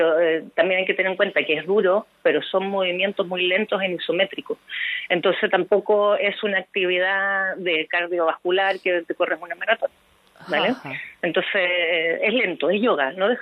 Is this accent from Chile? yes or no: yes; Chile; moved away as an adult; now in San Sebastián, Spain; Yo soy chilena, pero me vine a vivir a Donosti para abrir el primer estudio de yoga y eso hace 7 años